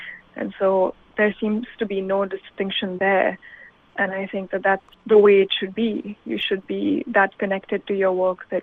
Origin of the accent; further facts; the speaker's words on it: India; And I think growing up in India really kind of fashioned that idea for me